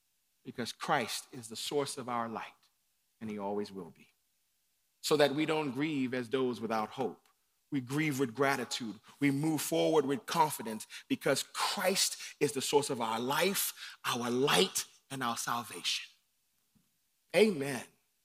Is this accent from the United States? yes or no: no; Nigeria; I'm a Nigerian, and we have a saying that if you love me privately, don't hate me publicly.